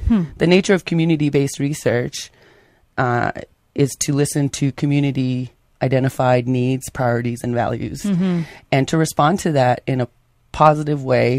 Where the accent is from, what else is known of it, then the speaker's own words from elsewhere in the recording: Vancouver, British Columbia, Canada; I was born and raised in Vancouver. And since I was a teenager, my mother, my brother, and I have been a member of a Tsimshian dance group down there.